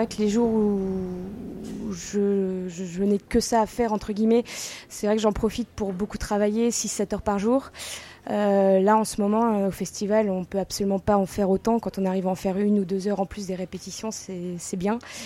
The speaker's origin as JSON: {"language": "French", "town": "Nancy", "region": "Grand Est", "country": "France", "said": "Alors moi, je suis originaire de Nancy, et donc c'est quand même pas la porte à côté."}